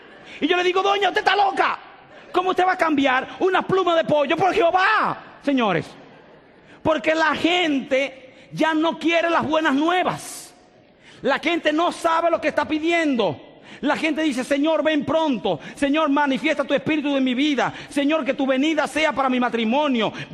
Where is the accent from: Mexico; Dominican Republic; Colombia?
Dominican Republic; En mi iglesia, donde me crié, en República Dominicana